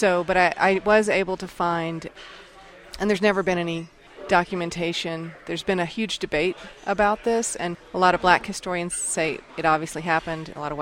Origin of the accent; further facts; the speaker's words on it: Birmingham, Alabama, United States; born there; I was born in Birmingham in 1963.